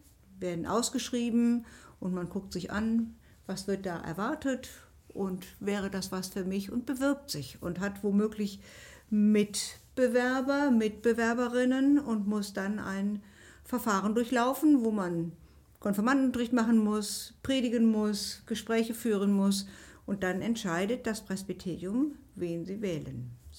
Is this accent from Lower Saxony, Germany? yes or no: no; Kempen, North Rhine-Westphalia, Germany; Nein, ich komme vom Niederrhein. Ich bin aufgewachsen in Kempen.